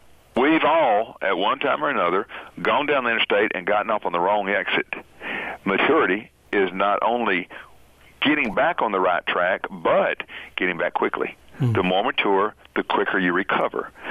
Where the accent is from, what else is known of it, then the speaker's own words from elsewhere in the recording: Alabama, United States; I guess since I'm from Alabama, we're going to have an interpreter so your listeners can understand what we're talking about.